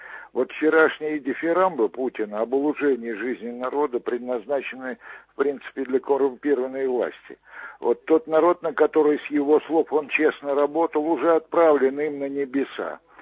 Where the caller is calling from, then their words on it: Smolensk Oblast, Russia; Я звоню из Смоленской области.